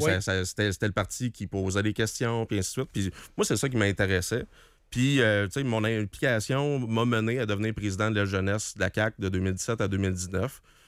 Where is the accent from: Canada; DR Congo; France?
Canada; Waterloo, Quebec; en Estrie, à côté de Granby.